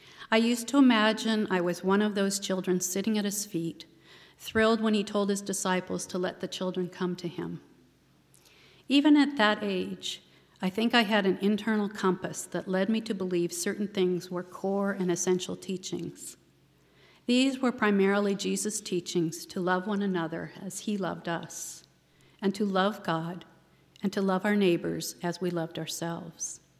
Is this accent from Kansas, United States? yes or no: no; San Francisco, California, United States; now in New England, United States; I was born the youngest of my three sisters, and San Francisco was my hometown. During my growing up years, the only place I lived for the first 23 years of my life were within 50 miles of San Francisco.